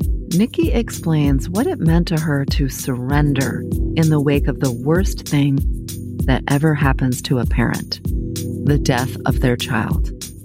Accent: Ann Arbor, Michigan, United States; and of course my hometown, Ann Arbor.

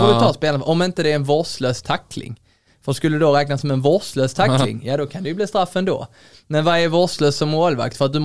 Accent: Netherlands; satt och tittade på den när jag är från Holland.

